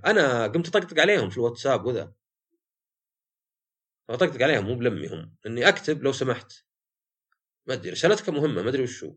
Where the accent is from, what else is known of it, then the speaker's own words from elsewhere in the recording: Saudi Arabia; ويمكن هذه منتشرة عندنا في السعودية للأسف